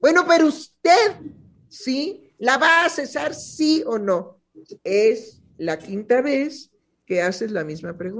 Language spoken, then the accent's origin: Spanish; Mexico; Somos mexicanos, hablamos español